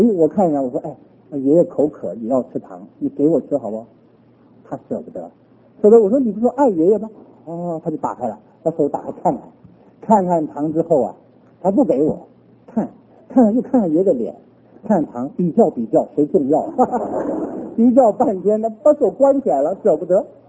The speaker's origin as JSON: {"language": "Chinese", "region": "Northeast China", "country": "China", "said": "我是东北人，你拿吃东西来说，我东北人吃馒头的啊，我的母亲四川人吃辣椒的啊。我的妻子福建人吃甜的，我的媳妇浙江人吃咸的"}